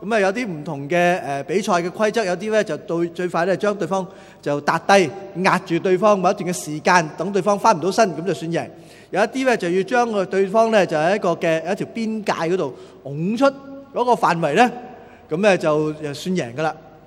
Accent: Hong Kong; 我们香港人就常叫做滚轮泳，在内地或者台湾有些地方翻译成为叫水上芭蕾。

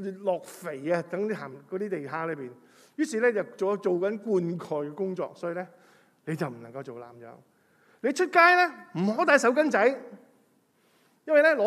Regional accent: Hong Kong; 唔系我哋香港人嘅讲法，香港人讲法系咩啊？

